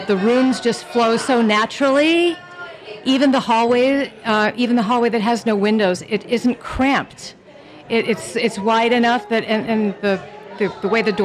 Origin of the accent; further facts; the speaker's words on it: East Coast, United States; When we were first looking for a house to purchase in the Bay Area, we came from the East Coast originally.